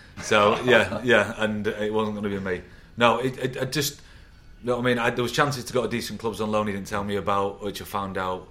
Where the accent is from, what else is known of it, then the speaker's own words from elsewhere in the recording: Manchester, North West England, United Kingdom; I'm from Manchester